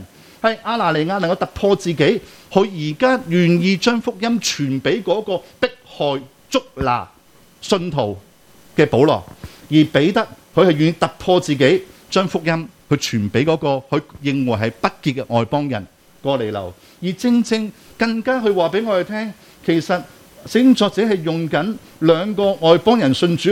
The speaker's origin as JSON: {"language": "Cantonese", "country": "Hong Kong", "said": "我哋香港人同中国人同台湾人，大家肤色差唔多"}